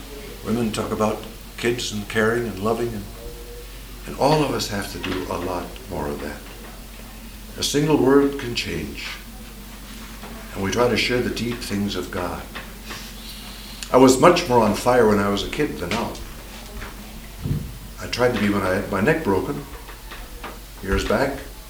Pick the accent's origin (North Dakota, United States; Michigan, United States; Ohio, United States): North Dakota, United States; In my home state of North Dakota. What happened to my North Dakota state?